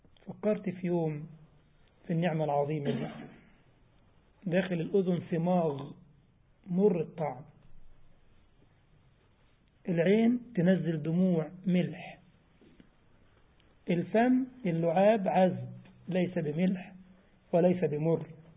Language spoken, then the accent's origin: Arabic; Egypt; يعني اللحام عندنا في مصر هو الحداد اللي بيلحم